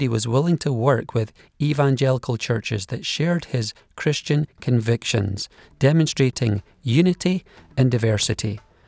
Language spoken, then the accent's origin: English; Scotland, United Kingdom; As a Scot, I've seen the Church of Scotland torn apart over the authority of God's word.